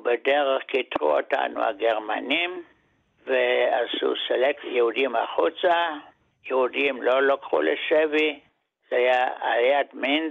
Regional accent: Germany; Hebrew is a second language; now in Israel; אני יליד גרמניה. כשהייתי בן 8 היטלר הגיע לשלטון.

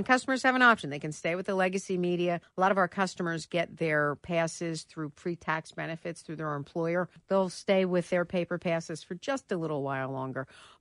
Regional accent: Philadelphia, Pennsylvania, United States; I was raised in South Philly

